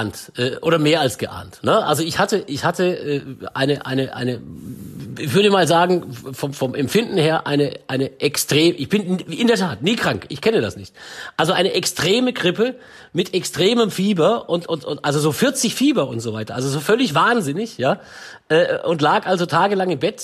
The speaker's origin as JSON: {"language": "German", "town": "Enzberg", "region": "Baden-Württemberg", "country": "Germany", "lives_now": "Munich, Germany", "said": "Klar München, obwohl meine Heimat ja trotzdem total schön ist."}